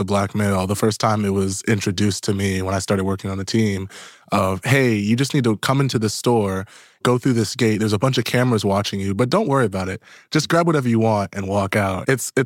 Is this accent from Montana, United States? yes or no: no; Virginia, United States; now in Seattle, United States; And I grew up in Virginia.